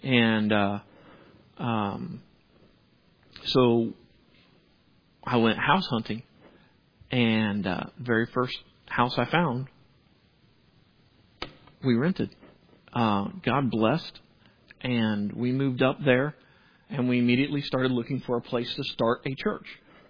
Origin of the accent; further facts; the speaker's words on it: Columbus, Georgia, United States; I grew up in Columbus, Georgia, right next to Fort Benning military base.